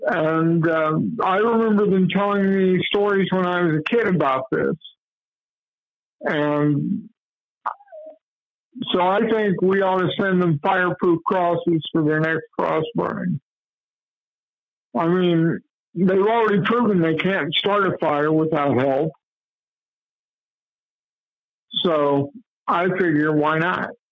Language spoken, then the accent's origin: English; Muncie, Indiana, United States; they tried to burn a Catholic church in my hometown. And this is a big brick church that was built in the 1870s. And these assholes couldn't even get the fire lit. So, and the neighborhood around there, Muncie was famous